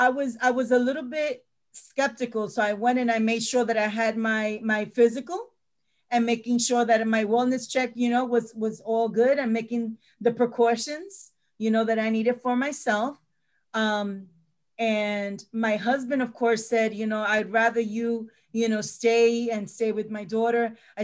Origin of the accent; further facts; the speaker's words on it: New York, United States; And I'm from New York, so I've seen a couple of things.